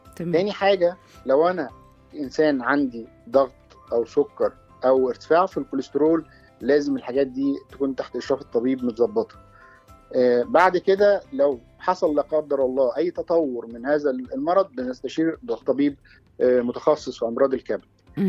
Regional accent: Egypt; لكن عندنا في مصر على سبيل المثال

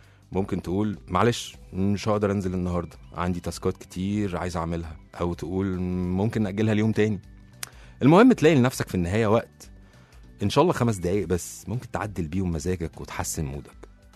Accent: Alexandria, Alexandria Governorate, Egypt; متعتنا كانت في الشتاء إحنا كاسكندرانية

